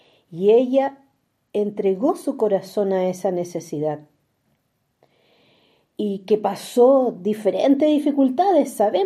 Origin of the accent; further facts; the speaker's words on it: Chile; En mi país, Chile, donde me encuentro